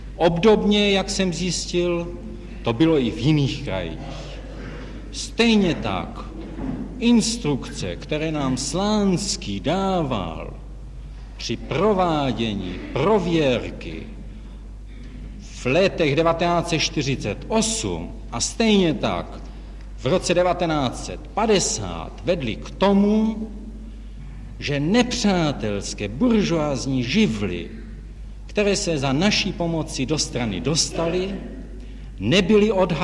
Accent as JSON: {"language": "Czech", "town": "Mariánské Lázně", "region": "Karlovy Vary Region", "country": "Czechia", "tie": "born there", "said": "V Mariánských Lázních."}